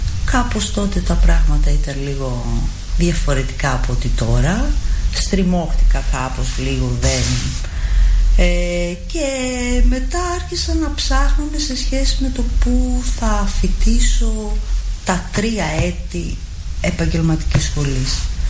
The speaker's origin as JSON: {"language": "Greek", "town": "Petroupoli", "region": "Attica", "country": "Greece", "tie": "born or raised there", "also_born_or_lived": "Nea Filadelfeia", "said": "Και όταν μετακομίσαμε από τα Φιλαδέλφια και πήγαμε τους γονείς μου στην Πετρούπολη, ζήτησα από τους γονείς μου να με γράψουν μια σχολή ενόργανης γυμναστικής."}